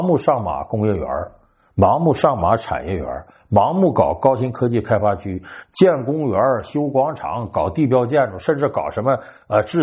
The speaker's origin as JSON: {"language": "Chinese", "region": "Northeast China", "country": "China", "tie": "born or raised there", "said": "你看我的老家东北有很多的这个地方的县城或者是县级市"}